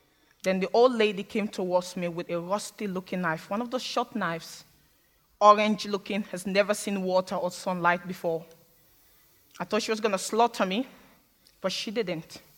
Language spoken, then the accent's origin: English; Sierra Leone; born there; I was born in Sierra Leone.